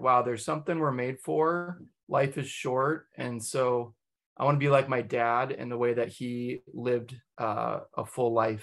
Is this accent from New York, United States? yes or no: no; Minnesota, United States; So I mentioned I grew up in Minnesota. My parents love the Lord and we grew up going to church, and I'm really grateful for the church I was a part of.